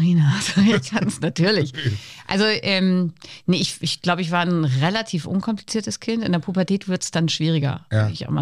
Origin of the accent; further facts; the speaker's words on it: Twistringen, Lower Saxony, Germany; Ich bin ja in Twistringen geboren, im katholischen Twistringen.